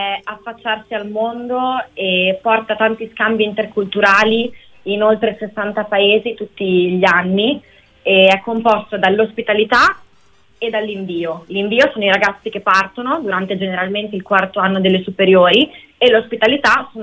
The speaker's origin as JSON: {"language": "Italian", "town": "Forlì", "region": "Emilia-Romagna", "country": "Italy", "said": "Non mi accontentavo della mia città, io sono di Forlì"}